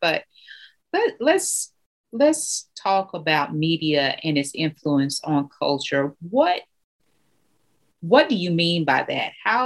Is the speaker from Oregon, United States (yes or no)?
no; Texas, United States; I'm from Texas, so I know all about Juneteenth, grew up celebrating Juneteenth from early childhood.